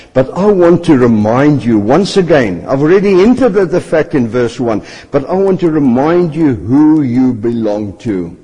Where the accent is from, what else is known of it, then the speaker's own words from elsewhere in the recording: South Africa; I come from South Africa, and I immediately felt at home once again when we arrived here.